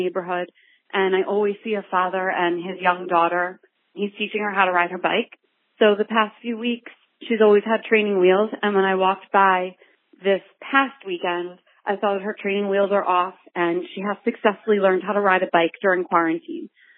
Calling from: Phoenix, Arizona, United States; I'm calling from Phoenix, Arizona.

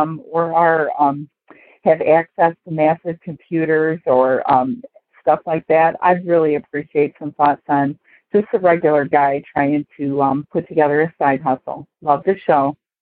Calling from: Ohio, United States; I'm calling from Ohio.

